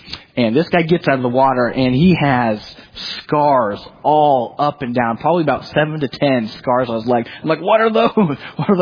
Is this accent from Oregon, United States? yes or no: yes; Oregon, United States; I'm a homeschooler from Oregon.